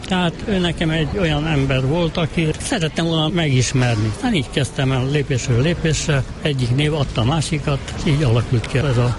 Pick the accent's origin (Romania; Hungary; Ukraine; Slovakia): Romania; Cluj-Napoca, Cluj County; a telep, ahol én gyerekeskedtem, ahol felnőttem, Nagy Gábor kert. Az a Nagy Gábor, aki Kolozsvárnak egyik, ő is lehetne manapság büszkesége